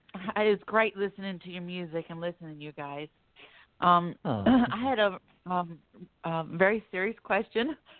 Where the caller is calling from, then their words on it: Florida, United States; I'm calling from Florida.